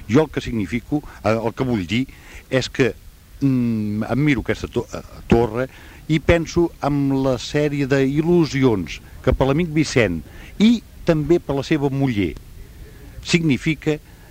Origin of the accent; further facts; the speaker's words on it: Catalonia, Spain; born there; now in Barcelona, Spain; Sí, jo he vingut des de Barcelona. Convé dir que jo sóc nat al Camp de Tarragona, o sigui, no sóc pròpiament barceloní, visc a Barcelona ja fa molts anys